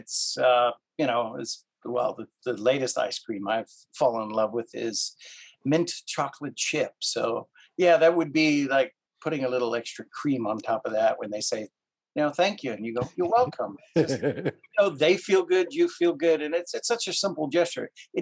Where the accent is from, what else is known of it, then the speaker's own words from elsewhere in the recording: Cape Town, Western Cape, South Africa; growing up in Cape Town, South Africa, which is our commonality, which is where I'm from originally